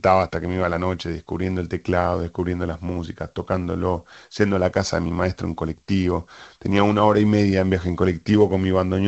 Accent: Mendoza, Argentina; Yo vengo de una zona de Argentina que es Mendoza, muy reconocida por el vino, pero también muy reconocida por la tonada, un territorio que aún está poblado de gauchos

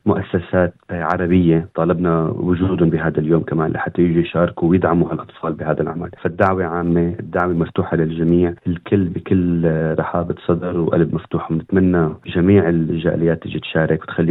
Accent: Syria; now in Australia; أو أي شيء نقدر كسوريين نقدر نساعد ونساهم

